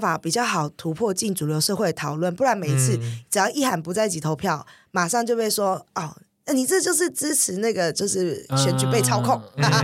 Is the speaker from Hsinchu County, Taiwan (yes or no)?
no; Taipei, Taiwan; 我从小是在台北长大的原住民青年，那我是原汉混血，我从来都没有一些部落经验。